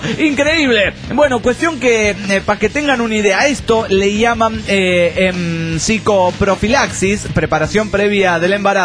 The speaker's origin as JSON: {"language": "Spanish", "town": "Bahía Blanca", "region": "Buenos Aires Province", "country": "Argentina", "said": "de Bahía Blanca, Argentina."}